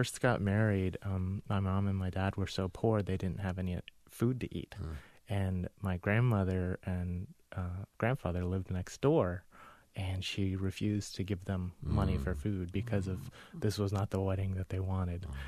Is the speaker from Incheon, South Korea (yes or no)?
yes; Incheon, South Korea; I was born in South Korea in a small harbor town in the northern part of South Korea called Incheon. Where my family was from and lived.